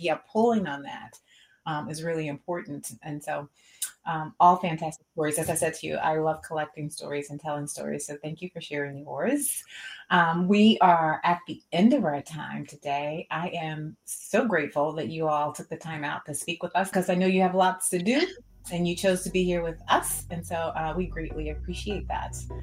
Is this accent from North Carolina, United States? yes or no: yes; Asheville, North Carolina, United States; I grew up in Asheville, North Carolina, which is not a large African-American population there.